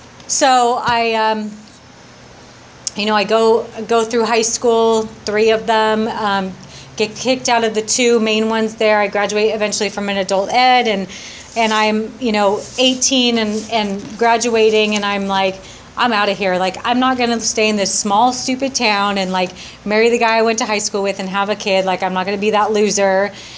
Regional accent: Ventura, California, United States; I grew up in Ventura. I went to school there. I went to high school there.

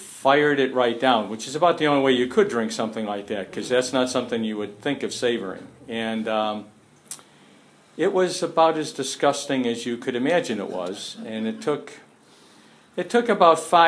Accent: Chicago, Illinois, United States; And I'm an Irish Catholic from the south side of Chicago. So let me start off by wishing everybody a belated happy St. Patrick's Day

